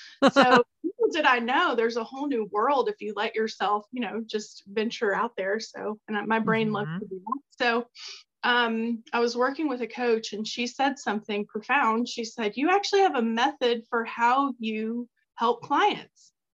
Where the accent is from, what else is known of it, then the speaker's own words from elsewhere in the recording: Texas, United States; also born or lived in Memphis; now in Atlanta, United States; So I grew up in Texas, started in a corporate position, was promoted to a job in Memphis. I was there 5 years, then came to Atlanta, Georgia for another promotion.